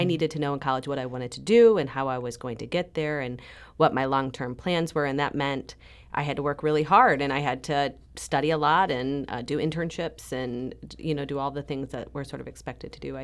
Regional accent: St. Louis, Missouri, United States; Sure. I'm from St. Louis, and I went to college. My parents did not go to college.

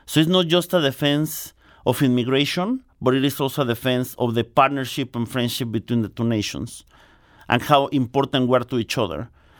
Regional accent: Mexico City, Mexico; English is a second language; I'm from Mexico City

